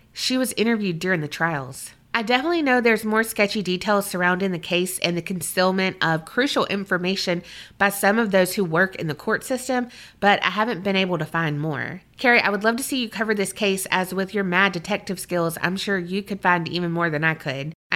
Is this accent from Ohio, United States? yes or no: no; Arizona, United States; I'm from Arizona.